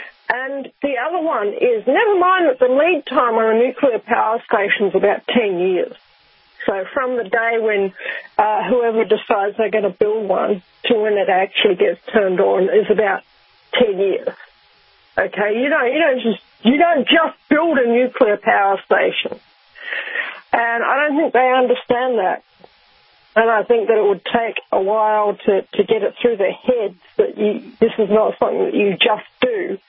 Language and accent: English; Rotorua, Bay of Plenty, New Zealand; because I grew up in Rotorua, which is a geothermal field.